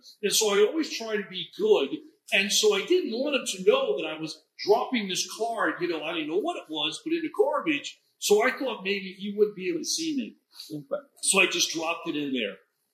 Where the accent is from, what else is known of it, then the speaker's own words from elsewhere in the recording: New York, United States; I'm sure that you know that I'm from New York. And growing up in New York, I went to college